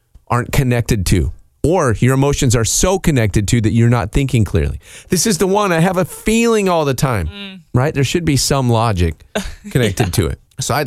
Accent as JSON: {"language": "English", "region": "Pacific Northwest", "country": "United States", "tie": "born or raised there", "said": "I grew up believing in Bigfoot, and I had a reason to. Where I lived, there were Bigfoot sightings up in the Northwest."}